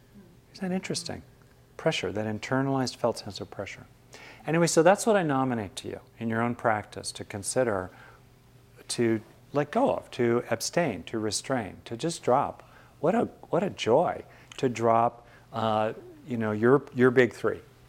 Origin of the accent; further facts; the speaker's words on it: Los Angeles, California, United States; I grew up in Southern California in LA, smog almost all the time.